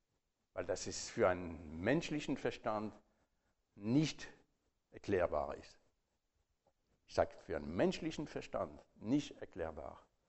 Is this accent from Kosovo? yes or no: no; France; German is a second language; moved away as an adult; also ich bin also mal also groß geworden in Frankreich, 30 Jahre lang, und seitdem bin ich nicht mehr in Frankreich gewesen